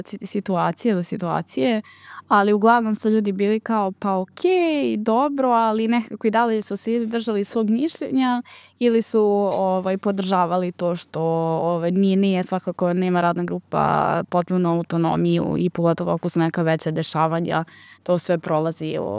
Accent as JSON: {"language": "Serbian", "region": "Vojvodina", "country": "Serbia", "said": "s obzirom da sam ja poreklom iz Varošice pored Novog Sada, a išla sam u gimnaziju u Novi Sad"}